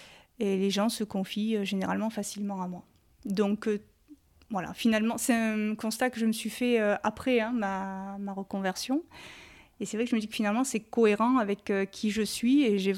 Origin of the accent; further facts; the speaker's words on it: Provence-Alpes-Côte d'Azur, France; Je suis native des Alpes de Haute-Provence. J'ai toujours habité là.